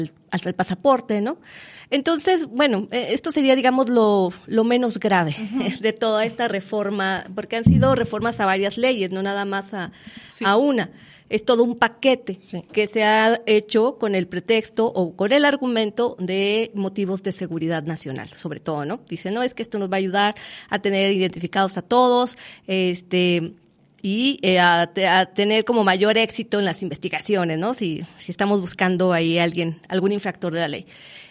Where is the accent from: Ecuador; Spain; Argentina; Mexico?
Mexico; nosotros ya como mexicanos